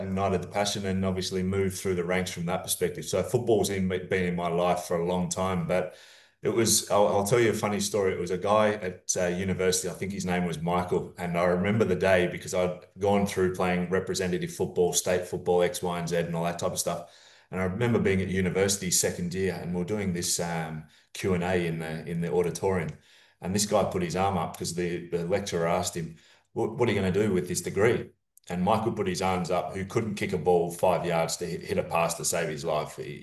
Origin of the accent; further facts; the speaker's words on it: Mount Eliza, Victoria, Australia; where I grew up in Mount Eliza, down in Victoria, there about an hour out of Melbourne, completely dominant by cricket and AFL, the biggest game in Australia.